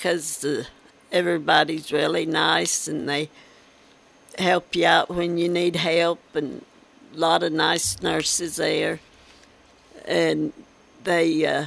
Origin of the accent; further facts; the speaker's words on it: Altoona, United States; I was raised around Altoona